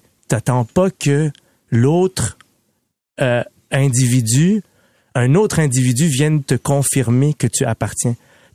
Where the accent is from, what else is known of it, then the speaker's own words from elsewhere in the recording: Quebec, Canada; je suis un Québécois qui raconte son histoire